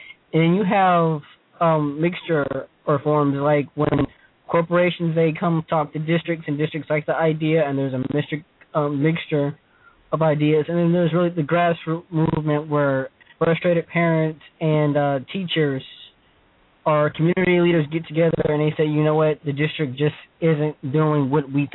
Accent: Ohio, United States; I'm from Ohio. I'm a high school student.

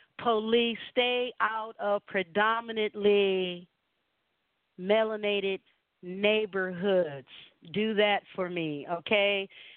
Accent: United States; born there; You know, I'm indigenous American. I was born in America. That's all I ever thought I was the whole time I was growing up.

